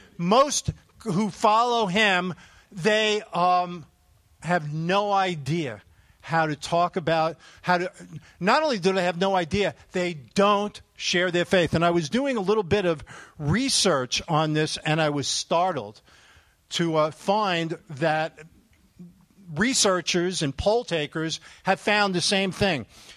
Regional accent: Brooklyn, New York, United States; little did I know that growing up in Brooklyn, New York, I thought that Jesus Christ was the son of Mr. and Mrs. Christ.

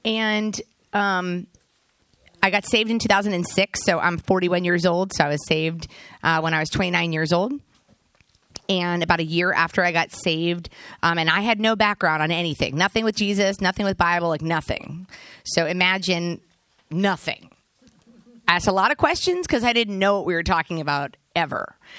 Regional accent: Columbia, Maryland, United States; I'm from Columbia, Maryland, and I was born and raised, went to Hammond High School right down the road.

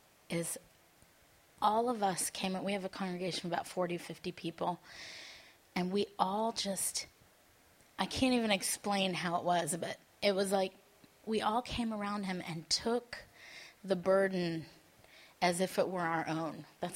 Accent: Israel; And I'm Israeli. I was born in Israel

